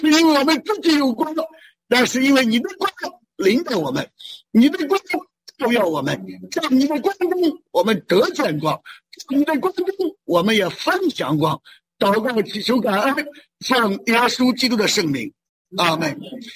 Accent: Shandong, China; 我小的时候在山东农村长大

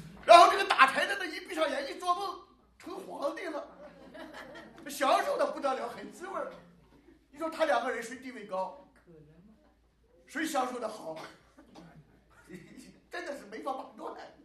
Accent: Shandong, China; 我一晃啊66年出生，那按照我们山东老家。

